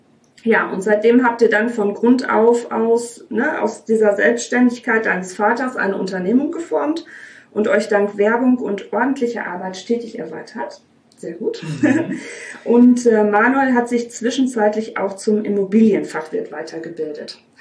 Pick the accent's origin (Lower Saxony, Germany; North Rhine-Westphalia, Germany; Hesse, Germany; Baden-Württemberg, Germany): North Rhine-Westphalia, Germany; aus dem wunderschönen Sauerland, meine Heimat.